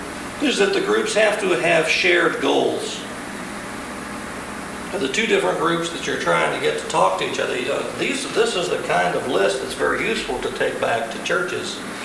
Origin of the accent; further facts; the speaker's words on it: the South, United States; When I'm from the South, if you can't tell